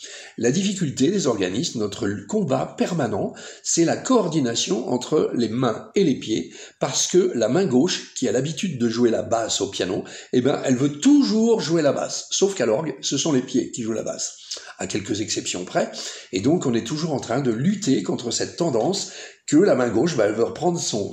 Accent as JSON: {"language": "French", "town": "Richelieu", "region": "Centre-Val de Loire", "country": "France", "tie": "born or raised there", "said": "je suis natif de Richelieu, en Indre-et-Loire, et c'est là où tout a commencé pour moi. Donc il y aura 60 ans, j'ai 65 ans maintenant, j'étais enfant de chœur à l'église"}